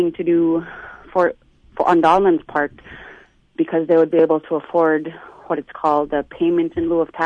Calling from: Alaska, United States; I'm calling from Trothbrook.

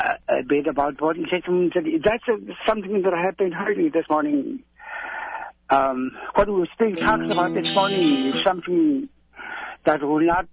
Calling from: Eek, Alaska, United States; I'm calling from Eek, Alaska.

